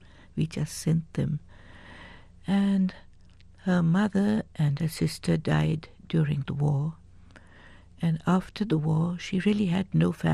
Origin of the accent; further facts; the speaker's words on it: Delhi, India; Well, I grew up in North India, in Old Delhi, but that was home neither to my father nor to my mother. My mother came from Germany.